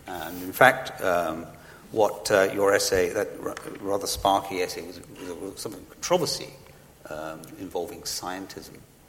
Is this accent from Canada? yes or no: no; England, United Kingdom; Well, I'm English, you're American.